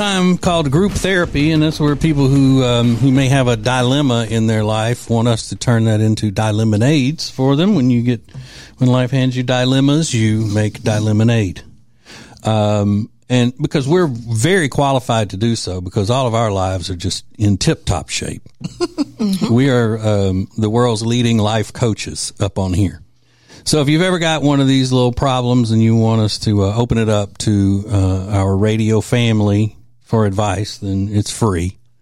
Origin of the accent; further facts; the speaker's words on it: Boston, Massachusetts, United States; moved away as an adult; now in Charlotte, United States; We are both born and raised in Boston. In Boston, and moved to Charlotte a few years ago when he got a job in the financial industry.